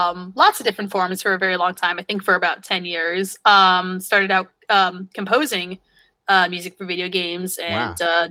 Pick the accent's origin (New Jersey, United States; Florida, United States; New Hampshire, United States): New Jersey, United States; It's a community orchestra in my home state of New Jersey.